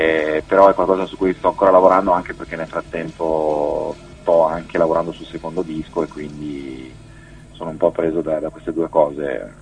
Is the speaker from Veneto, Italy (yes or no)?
yes; Veneto, Italy; No, ma no, sono veneto, quello sì sicuramente